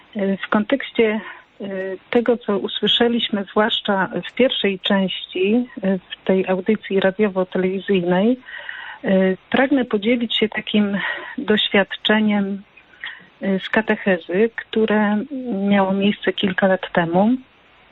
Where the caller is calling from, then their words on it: Kalisz, Greater Poland Voivodeship, Poland; z Kalisza.